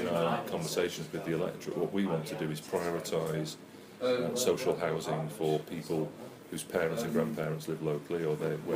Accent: Wythenshawe, North West England, United Kingdom; I was born in Wythenshawe. We lived in three different houses on the council estate. I went to the local primary and secondary modern school. I left school at 16

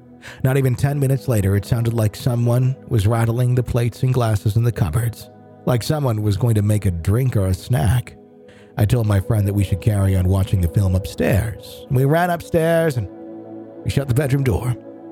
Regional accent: England, United Kingdom; also born or lived in London; When I was around 10, my parents and I moved from London down to the south coast of England.

